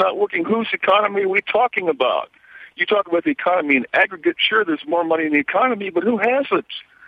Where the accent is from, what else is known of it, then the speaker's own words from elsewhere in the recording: United States; I'm not impressed by that because I'm an American.